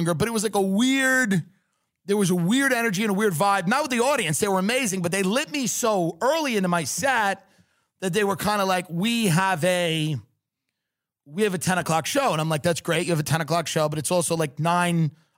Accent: New York, United States; And New York, being from New York, again, I'm from New York.

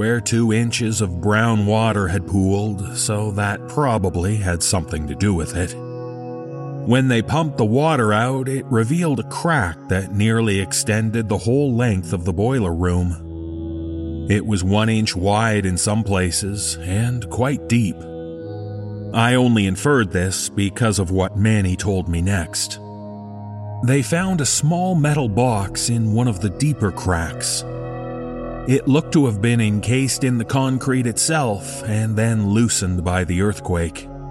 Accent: Vancouver, British Columbia, Canada; I grew up in Vancouver but had never even heard of this school.

